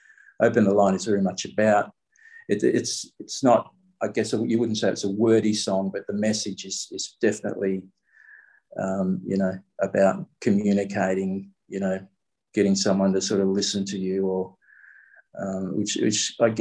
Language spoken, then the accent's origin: English; Fremantle, Western Australia, Australia; It's a very big part of where I grew up here in Fremantle